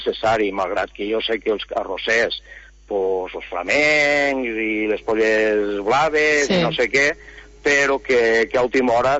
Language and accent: Catalan; L'Ampolla, Catalonia, Spain; que a més se fa des del meu poble, l'Ampolla.